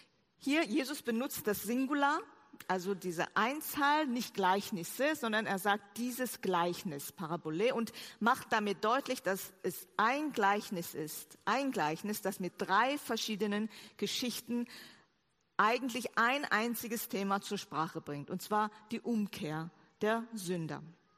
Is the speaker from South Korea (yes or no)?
yes; South Korea; ich bin ja aus Korea gekommen, sehr konservativ, in Korea Theologie studiert